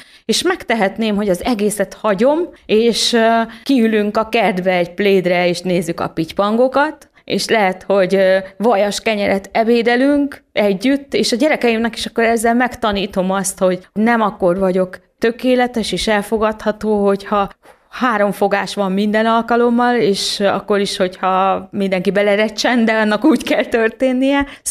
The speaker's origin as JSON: {"language": "Hungarian", "country": "Hungary", "tie": "born there", "said": "Nem, én ide születtem. Magyarországra, ebbe a valóságba, ebbe a korszakba"}